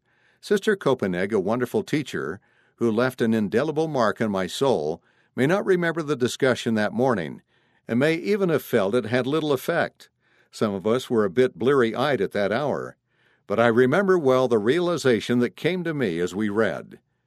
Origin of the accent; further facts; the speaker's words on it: Seattle, Washington, United States; I grew up in Seattle, Washington, where there were not many members of the church, so we had seminary early in the mornings before school.